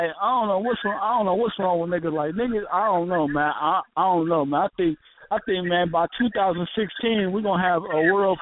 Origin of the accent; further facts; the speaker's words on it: California, United States; I'm from California, God damn it.